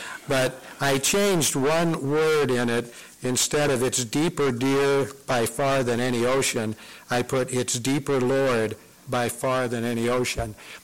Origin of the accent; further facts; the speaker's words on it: Peoria, Illinois, United States; And I grew up in Peoria, and the first thing we would do is get on our bikes and we'd ride someplace, maybe down to the Von Steuben School and play